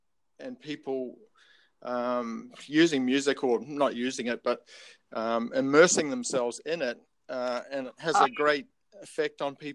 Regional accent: Tauranga, Bay of Plenty, New Zealand; born there; I'm an old boy. I'm just about at that stage when the government starts paying me for doing nothing. You know, I was born in Tauranga in 1957

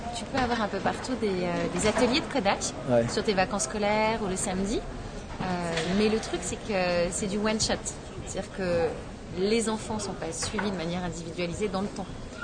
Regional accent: Lyon, Auvergne-Rhône-Alpes, France; J'ai démarré ma carrière à Lyon, je suis lyonnaise

